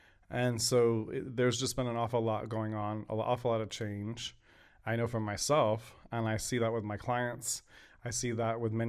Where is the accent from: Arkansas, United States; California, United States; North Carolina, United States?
California, United States; Burbank; I really enjoyed growing up where I grew up in Burbank